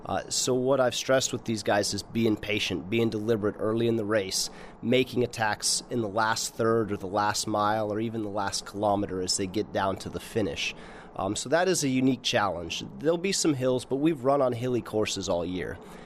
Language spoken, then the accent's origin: English; Ramstein, Rhineland-Palatinate, Germany; growing up in Ramstein was a cool experience